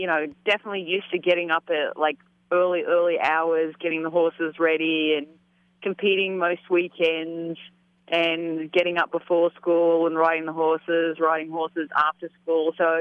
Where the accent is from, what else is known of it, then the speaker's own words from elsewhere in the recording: Australia; in my home country of Australia